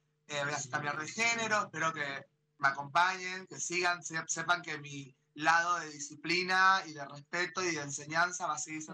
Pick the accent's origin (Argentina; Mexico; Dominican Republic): Argentina; Las Heras; Yo me crié acá en Las Heras, soy chica de barrio.